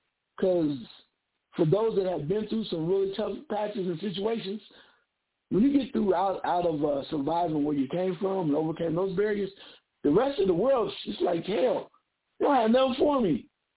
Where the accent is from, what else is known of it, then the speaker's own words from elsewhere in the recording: Dayton, Ohio, United States; the way I grew up in a very segregated community, growing up in Dayton, Ohio, most people stayed to themselves.